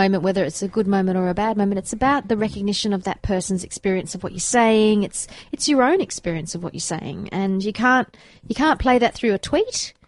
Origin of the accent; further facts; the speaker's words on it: Perth, Western Australia, Australia; now in Melbourne, Australia; I'm from Perth, and that was certainly a gear shift for me.